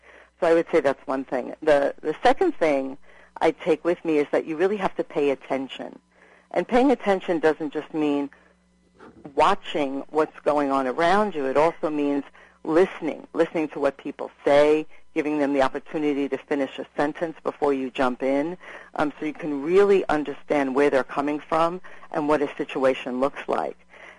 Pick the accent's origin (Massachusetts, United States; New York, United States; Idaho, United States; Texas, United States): New York, United States; New York City; I grew up on the Lower East Side during a kind of tumultuous time